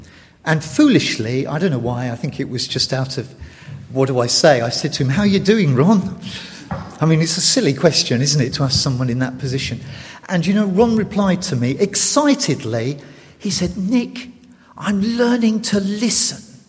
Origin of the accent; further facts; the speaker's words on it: East Midlands, United Kingdom; I'm a pastor from Leicestershire